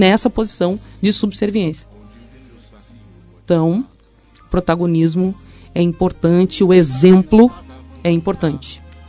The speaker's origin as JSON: {"language": "Portuguese", "region": "Rio Grande do Sul", "country": "Brazil", "tie": "born or raised there", "also_born_or_lived": "Salvador", "said": "ah, mas você considera mais baiana ou gaúcha? Eu disse, eu sou baianuxa. É isso que eu sou, baianuxa."}